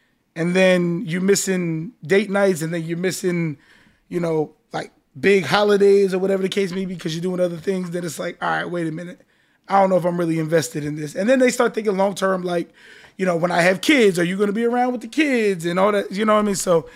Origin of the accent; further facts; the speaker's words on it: New Jersey, United States; now in Miami, United States; I'm from Jersey. You already know all day. I live in Miami.